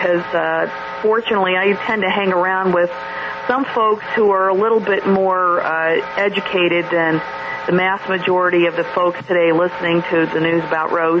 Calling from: Columbus, Ohio, United States; Hi, Kevin. … from Columbus.

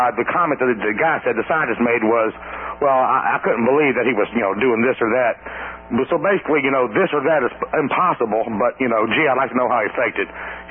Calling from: Atlanta, Georgia, United States; … in Atlanta.

